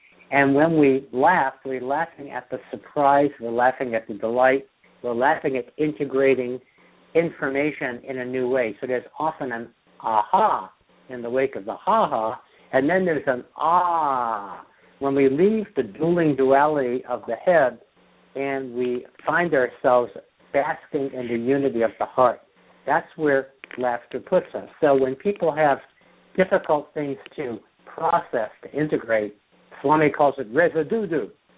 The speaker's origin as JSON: {"language": "English", "region": "New York", "country": "United States", "tie": "born or raised there", "said": "Growing up in New York, you had Yogi Berra."}